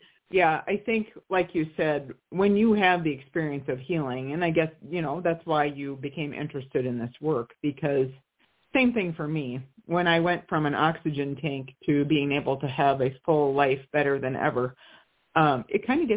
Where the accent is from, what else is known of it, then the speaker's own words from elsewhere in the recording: Midwest, United States; And I was raised in the Midwest too, just like you.